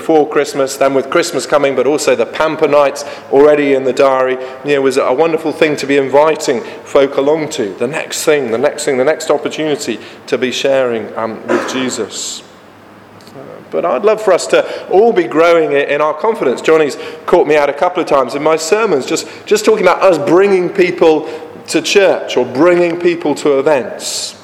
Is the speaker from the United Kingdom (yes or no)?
yes; United Kingdom; You know, as British people, we're not very good at talking about money.